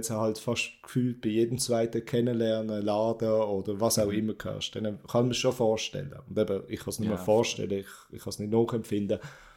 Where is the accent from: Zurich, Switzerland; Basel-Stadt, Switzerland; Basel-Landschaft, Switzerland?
Basel-Landschaft, Switzerland; ich komme aus dem Baselbiet. Ich habe wirklich so eine Schweizer Fresse.